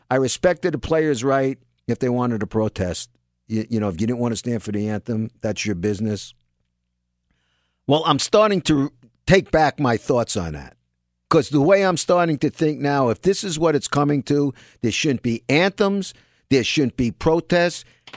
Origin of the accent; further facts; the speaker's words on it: New York, United States; I'm a New Yorker, raised in New York. Grew up with black friends, brown friends, yellow friends, white friends, all kinds of friends.